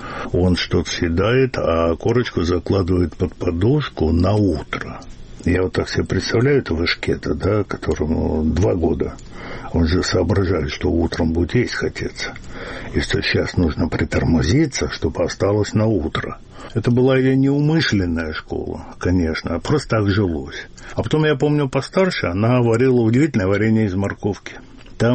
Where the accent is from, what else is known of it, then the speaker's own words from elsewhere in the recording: Saint Petersburg, Russia; also born or lived in Ukraine / Belarus; отец служил, поэтому мы мотались по Союзу. Потом уже с института начинаю, я уже жестко ленинградец.